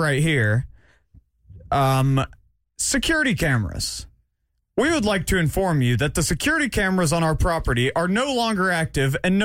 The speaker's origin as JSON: {"language": "English", "town": "Alpharetta", "region": "Georgia", "country": "United States", "tie": "born or raised there", "said": "I grew up in Alpharetta. I grew up in the suburbs. I'm not from the sticks."}